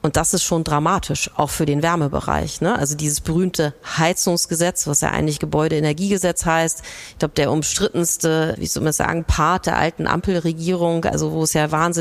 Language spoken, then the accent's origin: German; Northern Germany, Germany; Das muss ich jetzt einfach mal so als Norddeutsche sagen.